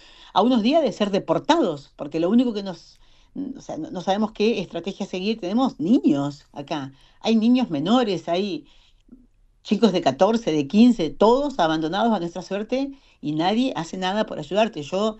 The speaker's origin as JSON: {"language": "Spanish", "town": "Catriel", "region": "Río Negro", "country": "Argentina", "said": "yo soy de Catriel y me gusta que mis alumnos vean un poquito esta parte del mundo"}